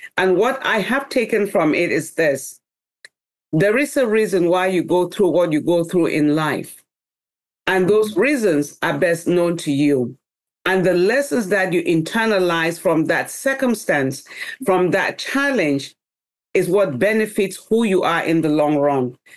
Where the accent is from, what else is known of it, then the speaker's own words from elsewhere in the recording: Cameroon; also born or lived in Canada; now in United States; there was a story that actually took me out of Cameroon. Growing up in Cameroon, you know, as you can tell from the book, I was really daddy's little girl. And growing in Cameroon, I always wanted to be a teacher like my father.